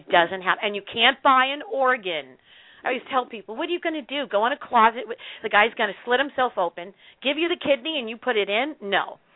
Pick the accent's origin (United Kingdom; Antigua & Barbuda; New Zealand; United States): United States; New York; I'm too stubborn. I'm from New York.